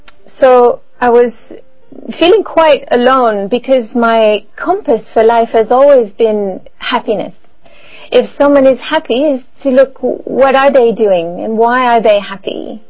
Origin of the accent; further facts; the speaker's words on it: French Canada, Canada; I'm from French Canada, as you said, so Catholic background